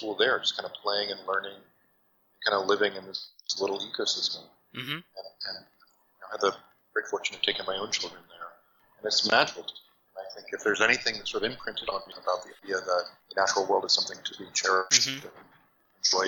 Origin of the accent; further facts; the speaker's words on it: Covington, Georgia, United States; Well, I grew up in rural Georgia. Mm-hmm. I was born in Atlanta. My parents moved pretty soon after I was born, and I spent about half, the first half of my childhood in a place called Covington, Georgia, just east of Atlanta